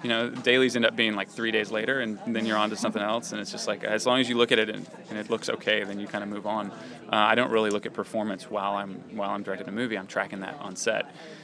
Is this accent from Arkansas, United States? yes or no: yes; Arkansas, United States; the state of Arkansas, which only has one, you know, major paper, and it's my home state.